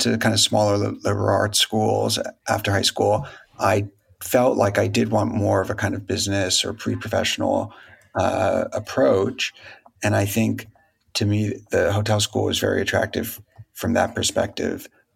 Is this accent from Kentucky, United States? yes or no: no; New York, United States; I mean, you know, I grew up in New York, and when all my friends would go away for spring break or Christmas, we would be, you know, working.